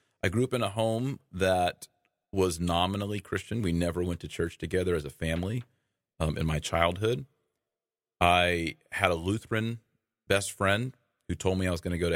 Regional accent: Fort Worth, Texas, United States; Born and raised in Fort Worth, Texas.

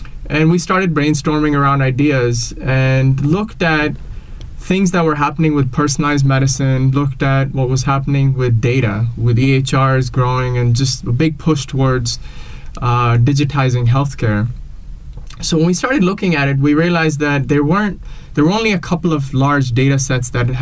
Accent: India; I grew up in India.

